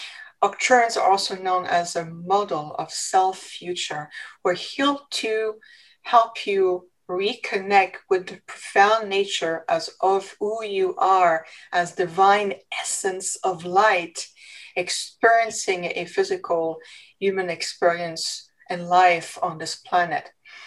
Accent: Canada; my story began when I was just a little girl growing up in Canada.

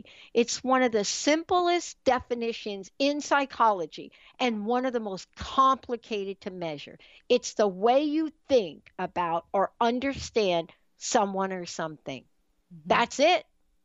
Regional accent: East Coast, United States; I grew up on the East Coast. Pittsburgh was in my wheelhouse of sports, right?

